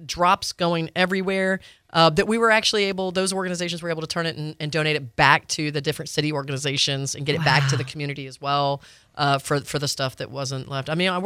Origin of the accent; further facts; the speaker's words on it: Florida, United States; I'm a born and raised Florida girl. It's great to be in my home state.